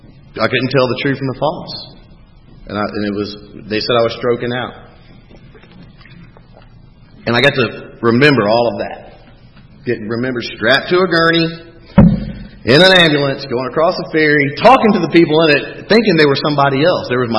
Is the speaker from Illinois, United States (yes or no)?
no; Texas, United States; down there in Texas, where I'm from. I'm Texan.